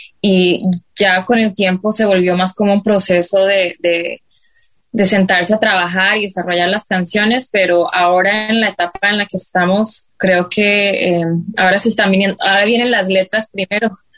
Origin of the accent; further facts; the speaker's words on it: New York, United States; born there; yo nací en Nueva York y mis raíces son bolivianas y Carlos es colombiano. Los dos nos conocimos en Nueva York. Entonces yo crecí con mucho pop de los 90.